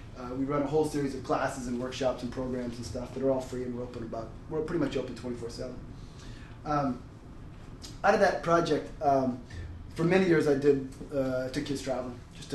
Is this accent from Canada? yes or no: yes; Vancouver, British Columbia, Canada; I'm from Vancouver.